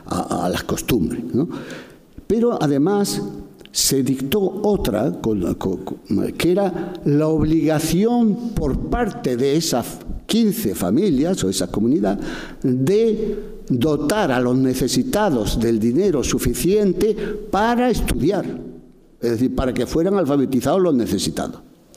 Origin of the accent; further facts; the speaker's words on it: Tetouan, Tanger-Tetouan-Al Hoceima, Morocco; la escuela de Tetuán, justamente, que es la ciudad de donde yo soy originario.